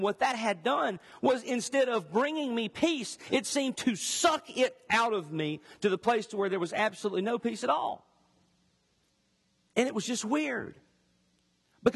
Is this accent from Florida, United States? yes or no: no; Greenville, Mississippi, United States; at Pilgrim Rest Baptist Church in my hometown, Greenville.